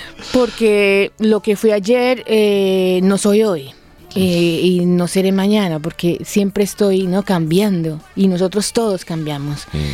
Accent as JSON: {"language": "Spanish", "country": "Colombia", "said": "como colombiana y como mucha y como nuestro pueblo latinoamericano, Carlos, somos el resultado de varias culturas"}